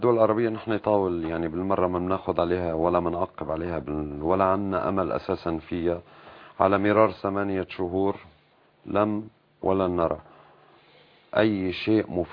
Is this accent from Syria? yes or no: yes; Syria; نحن كسوريين